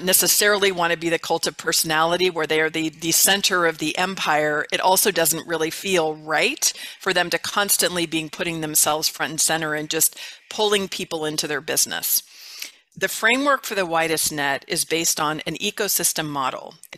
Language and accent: English; California, United States; now in Arizona, United States; I'm from California originally.